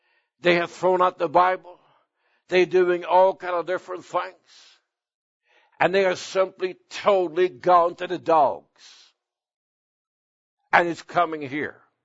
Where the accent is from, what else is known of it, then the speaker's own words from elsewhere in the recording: Sweden; my brother and I were raised in Sweden. My wife was raised in Sweden too.